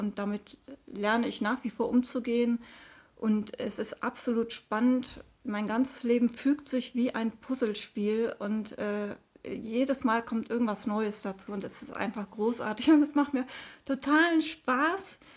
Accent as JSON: {"language": "German", "town": "Duisburg", "region": "North Rhine-Westphalia", "country": "Germany", "said": "Ich komme aus Duisburg, bin 53 Jahre alt"}